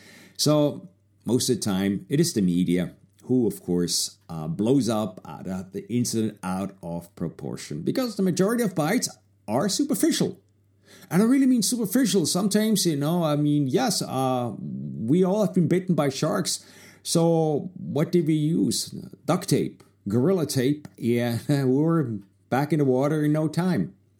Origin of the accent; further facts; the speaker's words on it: Switzerland; I'm originally from Switzerland.